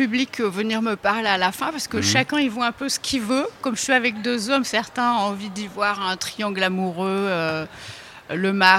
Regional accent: Saint-Jean-de-Luz, Nouvelle-Aquitaine, France; Au Pays Basque, je suis de Saint-Jean-de-Luz.

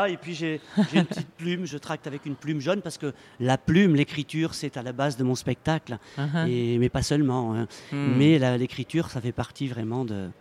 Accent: Bayonne, Nouvelle-Aquitaine, France; je retourne chez moi, parce que chez moi je viens du Pays Basque, je suis bayonnais

